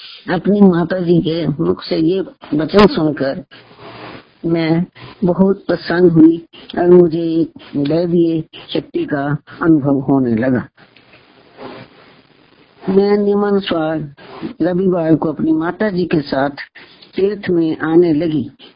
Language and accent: Hindi; Bhuntar, Himachal Pradesh, India; तथा मैं भूंतर जिला कुल्लू हिमाचल प्रदेश की रहने वाली हूँ। मेरा जन्म रायसेन जिला कुल्लू में हुआ।